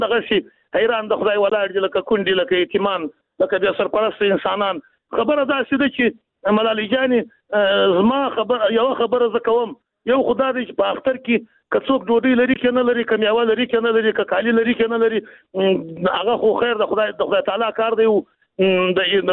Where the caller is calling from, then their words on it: Jowzjan, Afghanistan; پښتون هم د جوزجان څخه